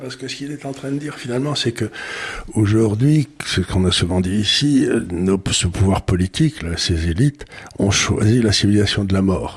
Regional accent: Aleppo Governorate, Syria; born there; quand je suis né en Syrie, je crois que la moitié de la population d'Alep était chrétienne, il devait y avoir 10% de juifs.

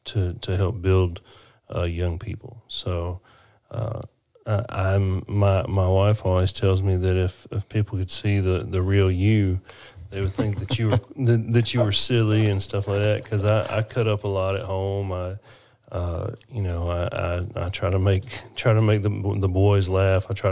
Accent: Barnesville, Georgia, United States; I'm originally from Georgia. Grew up in Georgia and a little town called Barnesville. It's about an hour south of Atlanta and 30 minutes north of Macon.

